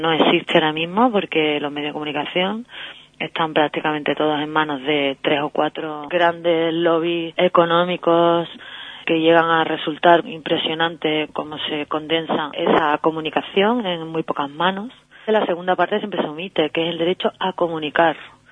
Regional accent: Seville, Andalusia, Spain; se hizo en Sevilla, que es de donde yo soy

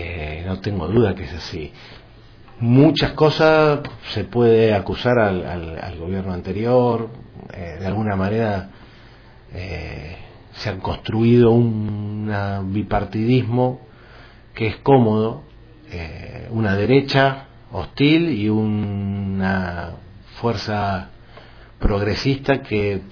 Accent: Rosario, Santa Fe, Argentina; Yo vengo de Rosario, del corazón de la Pampa húmeda, del ombligo del mundo, donde tiras un poroto y crece

